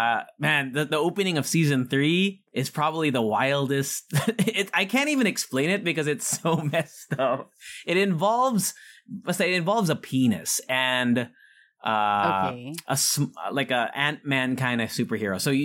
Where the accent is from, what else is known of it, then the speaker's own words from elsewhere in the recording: United States; Because I used to be super into teleserye when I was growing up in the States.